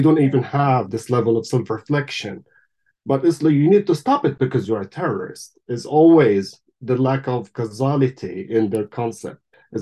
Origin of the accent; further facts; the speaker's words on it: Gaza, Gaza Strip, Palestine; I mean, for me, I grew up in Gaza in a refugee camp.